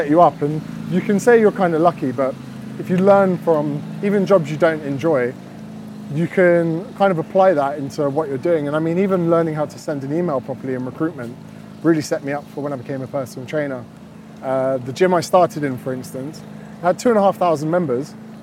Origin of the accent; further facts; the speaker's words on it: Windsor, South East England, United Kingdom; And I was like, Dad, we're from Windsor, why are you making me sign on the dole?